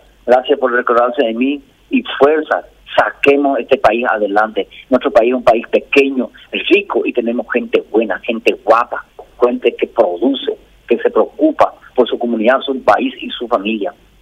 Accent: Paraguay; orgullosos nos sentimos como paraguayos

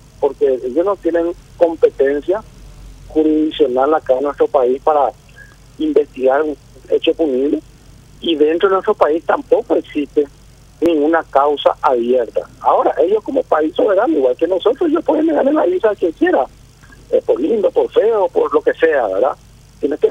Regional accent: Paraguay; nosotros como paraguayos

